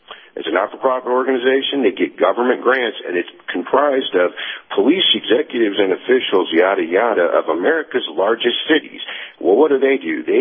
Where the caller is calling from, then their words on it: Tennessee, United States; Hey, good morning, sir. … in East Tennessee.